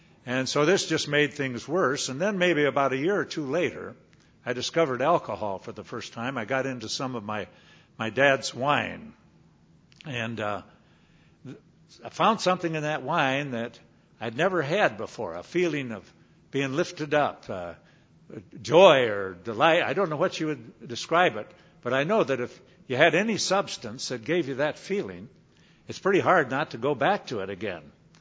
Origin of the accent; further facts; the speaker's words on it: Nebraska, United States; And I used to feel very sorry for myself about growing up in Nebraska. In fact, I was critical of Nebraska.